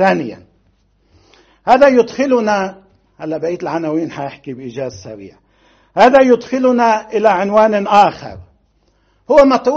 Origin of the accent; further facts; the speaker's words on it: Lebanon; هذا ما يجري في اليمن وهذا ما يجري عندنا في لبنان